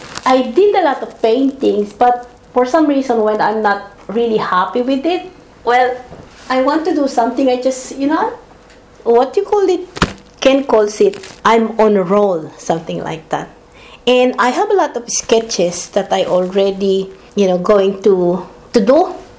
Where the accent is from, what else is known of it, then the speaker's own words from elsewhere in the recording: Casiguran, Central Luzon, Philippines; and when I was growing up, I was born in Kasiguran, the home of the Negritos, the Agta or the Dumagat. And when I was growing up, I remember I'm mixing with them all the time.